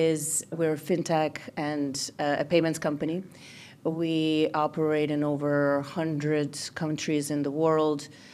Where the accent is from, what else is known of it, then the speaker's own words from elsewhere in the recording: Ukraine; English is a second language; moved away as an adult; also born or lived in Washington, D.C.; I am a Ukrainian. I grew up in Ukraine during the Soviet Union times.